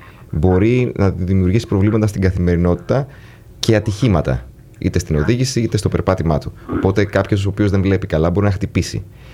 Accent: Menetes, South Aegean, Greece; now in United States; εγώ είμαι, εγώ είμαι από τις Μενετές και από την Αρκάσα.

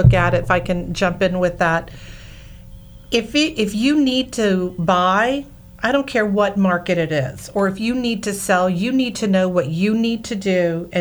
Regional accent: Florida, United States; also born or lived in Georgia / New York City; I am a Southerner from Florida originally and in Georgia, but I love my time living up in New York City.

